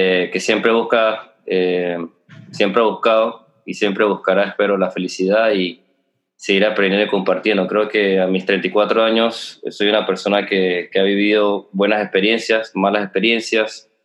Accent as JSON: {"language": "Spanish", "country": "Panama", "moved": "yes", "said": "te acuerdas de Panamá, de dónde vienes, y salen a relucir las cosas que tú tienes o aprendiste de tu país"}